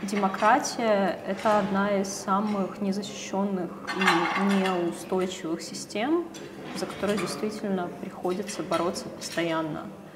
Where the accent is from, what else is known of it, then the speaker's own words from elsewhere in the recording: Moldova; в том числе из-за того, что я из Молдовы, я за всей этой ситуацией очень слежу.